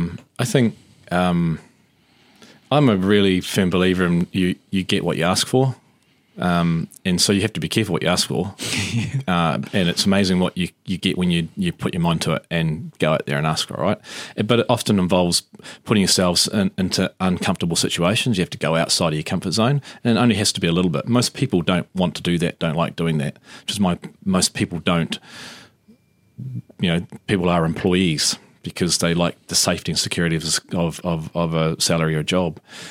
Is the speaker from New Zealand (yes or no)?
yes; Manurewa, Auckland, New Zealand; Middlemore, National Women's, the old National Women's Hospital in Green Lane. So I'm an Aucklander. Both my parents are from South Island. Mum's from Christchurch, dad's from Greymouth. Manurewa, grew up primarily in Manurewa, Hill Park in Manure